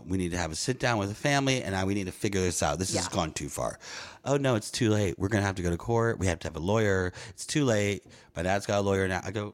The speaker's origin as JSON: {"language": "English", "town": "New Orleans", "region": "Louisiana", "country": "United States", "said": "I'm from New Orleans in the New Orleans area."}